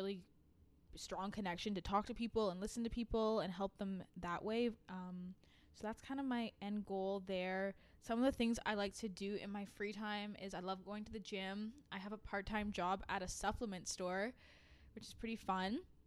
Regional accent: North Bay, Ontario, Canada; I was born and raised in North Bay, and I actually planned to go into health sciences out of town

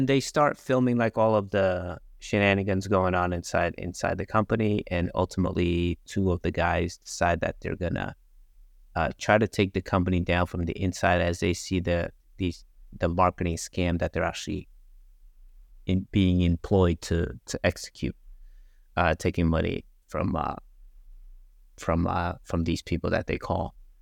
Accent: New York, United States; And, you know, we're all originally from New York.

